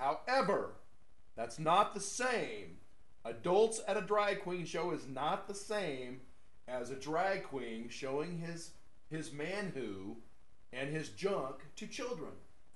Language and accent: English; Temple City, California, United States; And of course, I was close to my grandparents because I grew up in Temple City, Arcadia, California, and they lived in San Gabriel, not far away.